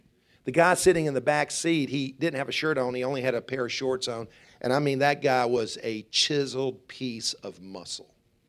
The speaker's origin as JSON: {"language": "English", "town": "Columbia", "region": "South Carolina", "country": "United States", "tie": "born or raised there", "lives_now": "Greenville, United States", "said": "I said, I grew up in Columbia."}